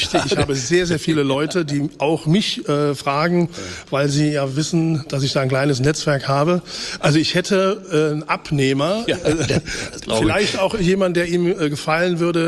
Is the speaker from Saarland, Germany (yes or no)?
yes; Saarland, Germany; Ich würde mich freuen, als Saarländer, wenn Saarbrücken es schaffen würde